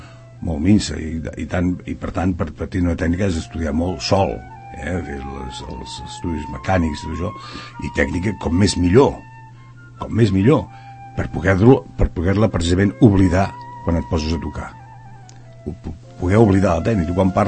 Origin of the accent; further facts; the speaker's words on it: Llerona, Catalonia, Spain; jo soc d'un poble molt petit, que es diu Llerona